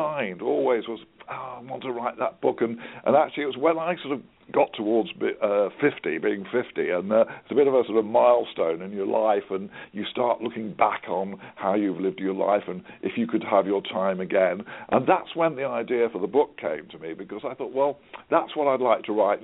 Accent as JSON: {"language": "English", "region": "England", "country": "United Kingdom", "said": "I'm writing as an English author and it was first published in England"}